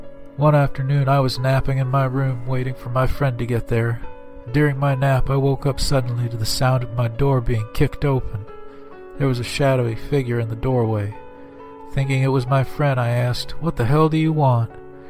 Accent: Grapevine, Texas, United States; The first encounter occurred on the night of my 13th birthday in my hometown of Grapevine, Texas.

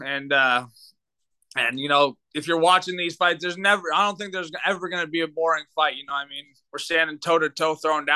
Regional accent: Pietermaritzburg, KwaZulu-Natal, South Africa; now in United States; I'm from South Africa. I'm from South Africa originally. I was born in Pietermaritzburg, and I grew up playing.

